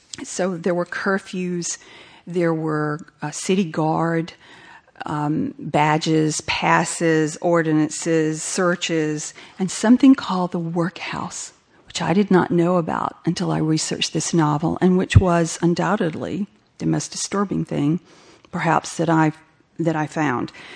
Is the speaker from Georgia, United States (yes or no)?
yes; Georgia, United States; I grew up in the South, in Georgia, in the 50s. I was a child in the 50s and came of age in the 60s there.